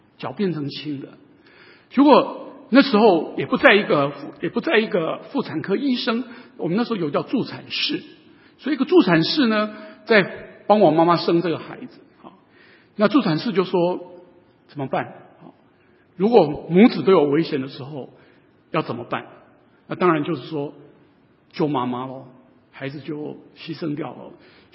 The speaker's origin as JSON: {"language": "Chinese", "town": "Hsinchu", "region": "Hsinchu City", "country": "Taiwan", "tie": "born or raised there", "said": "我在新竹出生的，新竹人，父母亲都是新竹"}